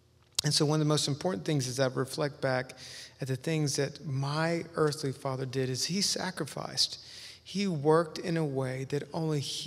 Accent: Park Cities, Texas, United States; to embrace who I really was, a male Hispanic man growing up in the Park Cities.

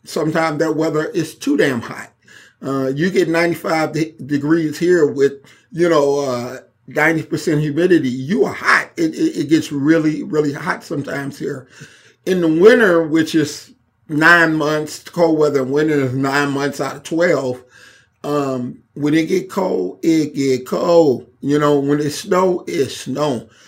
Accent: Chicago, Illinois, United States; I just think about all those good times that I had growing up in Chicago and all those times I continue to have.

